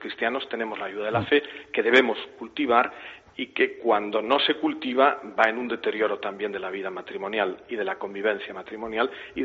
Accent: Logroño, La Rioja, Spain; yo soy de Logroño

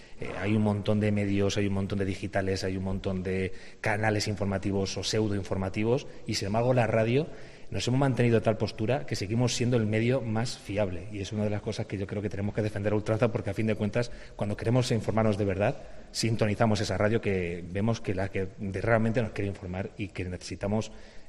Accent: Alcázar de San Juan, Castilla-La Mancha, Spain; los que somos de aquí de Alcázar

